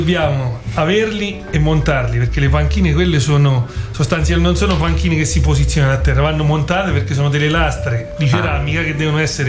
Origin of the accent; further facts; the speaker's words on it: Switzerland; born there; Io ci sono nato in Svizzera